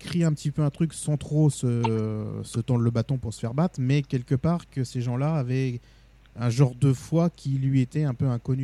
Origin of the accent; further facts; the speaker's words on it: Carcassonne, Occitanie, France; born there; je suis né à Carcassonne, donc dans le berceau, on va dire, cathare.